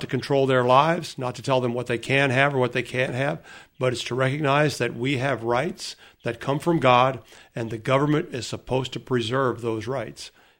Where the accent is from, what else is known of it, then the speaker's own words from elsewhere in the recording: Ohio, United States; I heard a congressman who actually was elected from where I grew up in Ohio.